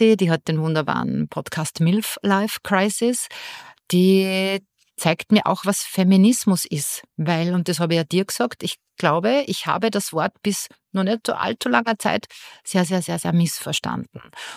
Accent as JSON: {"language": "German", "country": "Austria"}